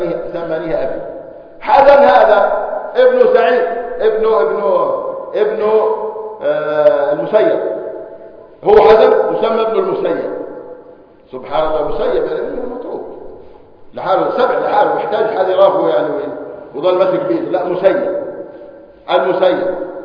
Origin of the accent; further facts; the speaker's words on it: Gaza, Gaza Strip, Palestine; قولوا من فلسطين، نسكن غزة، من فلسطين ولدنا بغزة